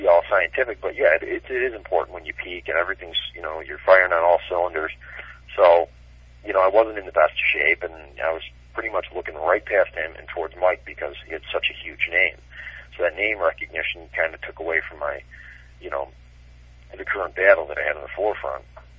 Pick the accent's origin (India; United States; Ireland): Ireland; I'm Irish.